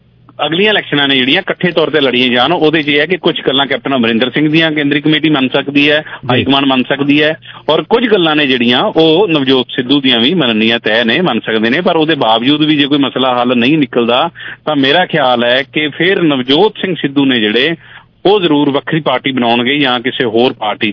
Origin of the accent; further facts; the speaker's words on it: Punjab, India; ਮੈਂ ਖੁਦ ਮਾਲਵੇ ਤੋਂ ਹਾਂ, ਸੋ ਇਹ ਮਾਲਵੇ ਦੀ ਖੂਬਸੂਰਤੀ ਹੈ ਕਿ ਇਸ ਤਰ੍ਹਾਂ ਦੀ ਭਾਸ਼ਾ ਬੋਲਦੇ ਨੇ